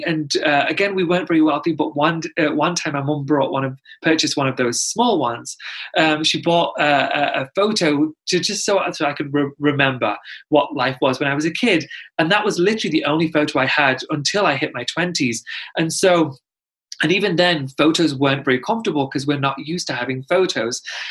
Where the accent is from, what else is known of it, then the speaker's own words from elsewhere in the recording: Pakistan; I'm Pakistani, and not to sound condescending, a lot of people don't know where it is, so I'm just going to tell you, it neighbors India.